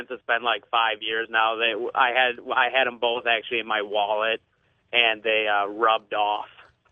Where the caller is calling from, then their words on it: Hudsonville, Michigan, United States; I'm calling from Hudsonville, which is in western Michigan.